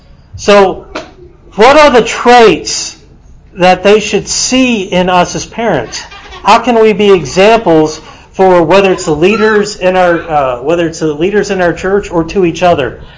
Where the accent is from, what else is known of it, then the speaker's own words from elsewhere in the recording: Texas, United States; growing up in West Texas, being around the real men's men